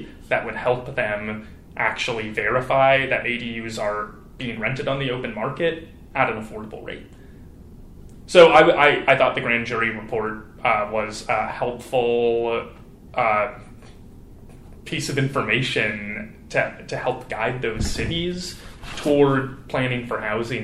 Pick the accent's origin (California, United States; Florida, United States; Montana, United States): California, United States; Lafayette; I grew up in Lafayette, East Bay suburb that has a lot of open space, much like a lot of San Mateo County.